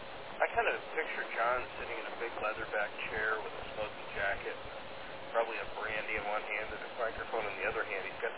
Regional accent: Ireland; Well, I'm an Irishman, we're just used to rain

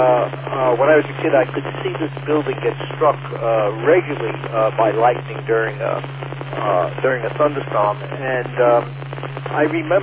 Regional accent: St. Albans, New York, United States; I grew up in St. Albans, and I don't know if you've ever taken the train railroad into Jamaica.

